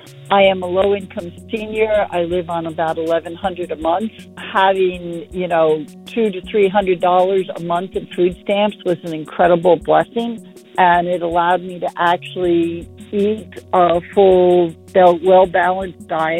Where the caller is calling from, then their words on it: Port Townsend, Washington, United States; I'm calling from Port Townsend, Washington.